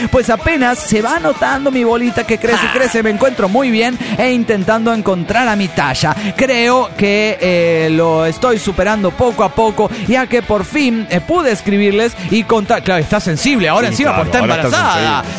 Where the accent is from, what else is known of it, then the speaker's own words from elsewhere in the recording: Cancún, Quintana Roo, Mexico; de Cancún, Quintana Roo, México.